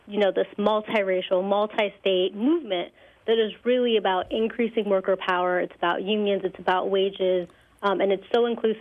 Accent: Ohio, United States; I'm actually from Northeast Ohio, so a lot of my family are UAW members who work in manufacturing

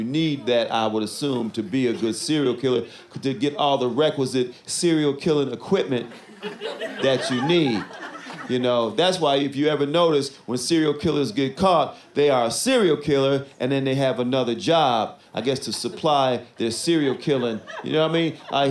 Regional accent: Chicago, Illinois, United States; I'm from Chicago.

